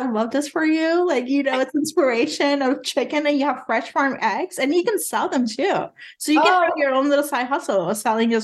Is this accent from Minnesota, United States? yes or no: no; New York, United States; which is strange because I came from New York where it has all these like amazing food.